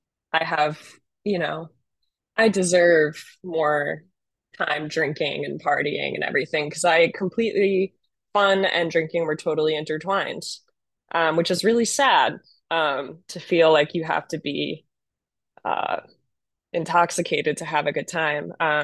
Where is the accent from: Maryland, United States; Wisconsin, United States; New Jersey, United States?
New Jersey, United States; now in Philadelphia, United States; I'm from Jersey. Now I'm in Philly.